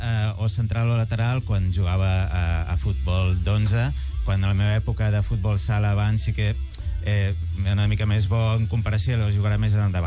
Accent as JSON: {"language": "Catalan", "town": "Barcelona", "region": "Catalonia", "country": "Spain", "tie": "born there", "said": "Vaig néixer al barri del Vall d'Hebron, no soc de Gràcia, nascut, Vall d'Hebron, allà al costat dels búnquers del Carmel, a l'altra banda."}